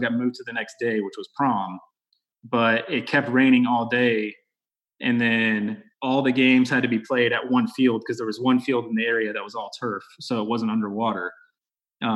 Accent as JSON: {"language": "English", "region": "Texas", "country": "United States", "tie": "born or raised there", "said": "Growing up in Texas, obviously I played football."}